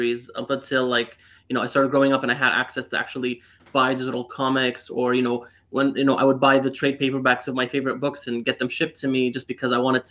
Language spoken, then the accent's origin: English; Syria; moved away as an adult; I was born and raised in Syria.